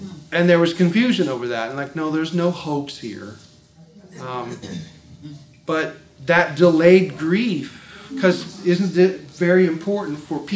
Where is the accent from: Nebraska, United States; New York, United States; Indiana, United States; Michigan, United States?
Indiana, United States; And where I grew up in Indiana, in the winters it was cold